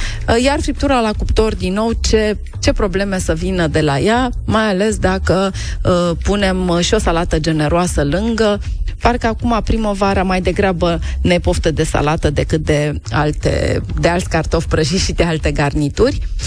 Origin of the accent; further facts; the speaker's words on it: Romania; Păi, noi ca români aș zice că cel mai simplu este să punem pe lângă micii nelipsiți carne de porc.